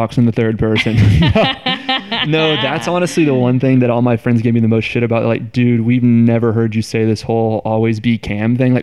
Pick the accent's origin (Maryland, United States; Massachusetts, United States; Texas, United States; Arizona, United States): Texas, United States; Houston; I grew up in Houston and I went to a very diverse public school in Houston.